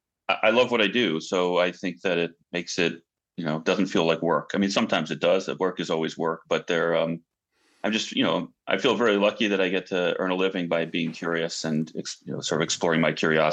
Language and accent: English; San Francisco, California, United States; I think growing up in San Francisco, you tend to look west a lot and over the ocean as much as east, and, you know, Asia felt closer than Europe in many ways.